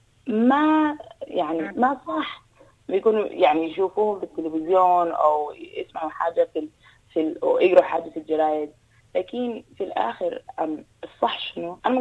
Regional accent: Sudan; born there; أنا زولة مسلمة أو أنا زولة اتولدت في السودان

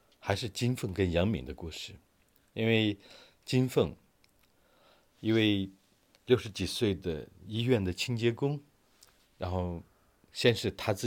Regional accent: China; 我们中国人所谓的鬼节，武汉的风俗呢是在地上画个小白色的小圆圈

